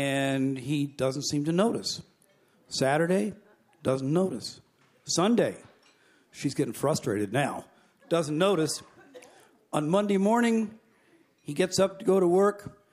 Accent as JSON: {"language": "English", "region": "Washington", "country": "United States", "tie": "born or raised there", "said": "I was born and raised in Washington."}